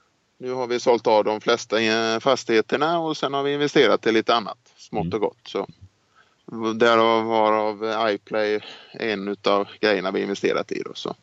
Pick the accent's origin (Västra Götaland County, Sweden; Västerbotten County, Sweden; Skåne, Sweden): Västra Götaland County, Sweden; Skövde; also born or lived in Mallorca; Just nu så bor vi i Skövde. Mm. Så vi flyttade hem i somras. Vi bodde 2 år på Mallorca. Och nu är vi hemma i Skövde här.